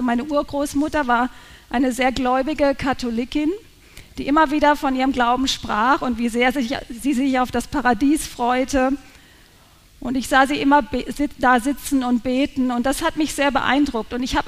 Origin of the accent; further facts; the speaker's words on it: Karlsruhe, Baden-Württemberg, Germany; meiner Heimatstadt Karlsruhe